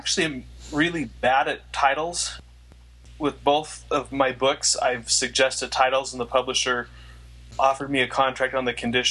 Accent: Farmington, Utah, United States; also born or lived in Pittsburgh, United States / New York City, United States; Well, I grew up in Farmington, Utah.

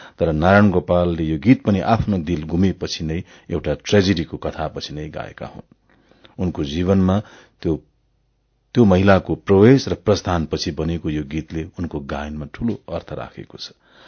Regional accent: Bagmati, Nepal; सायद म 8-9 वर्षको हुँदो हुँ र कक्षा 3 पढ्दै गर्दा श्री जालपा देवी माध्यमिक विद्यालय बाहुने पार्टी सिन्धुपाल्चोकमा

